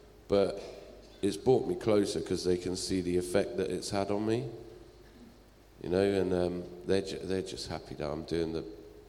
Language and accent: English; High Wycombe, South East England, United Kingdom; now in Lowestoft, United Kingdom; I grew up in High Wycombe. I was a bit lost for a long time, and then I came up to Lowestoft.